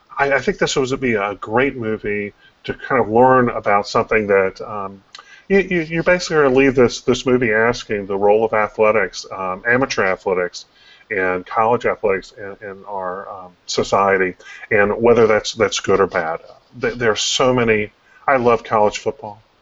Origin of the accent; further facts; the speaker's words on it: Greenville, North Carolina, United States; In fact, growing up in Greenville, we would go over to where they sold the tobacco and smell this beautiful smell.